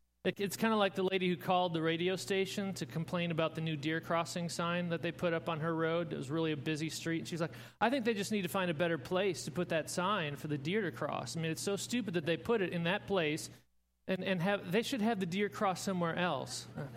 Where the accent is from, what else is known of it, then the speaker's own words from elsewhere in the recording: Minnesota, United States; I figured that since I grew up in Minnesota, I could probably just knew how to play naturally